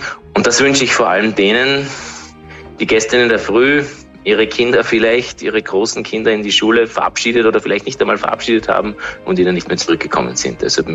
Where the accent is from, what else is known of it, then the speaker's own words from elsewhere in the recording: Graz, Styria, Austria; Also als Grazer erinnert dieses Szenario jetzt auch an diesen großen, furchtbaren Amoklauf